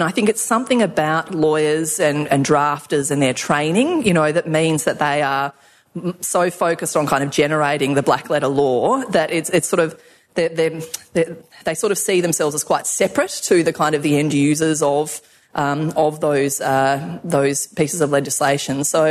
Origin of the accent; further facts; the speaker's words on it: Victoria, Australia; I'm obviously from Victoria